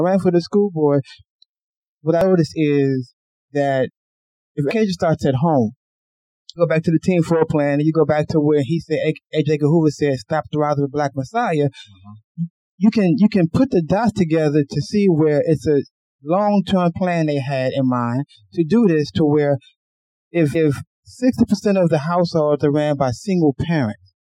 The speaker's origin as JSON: {"language": "English", "country": "Israel", "tie": "born or raised there", "also_born_or_lived": "United States", "said": "I was raised in a country predominantly white folks, specifically Jews. I was raised in Israel. And I left America when the community was still community."}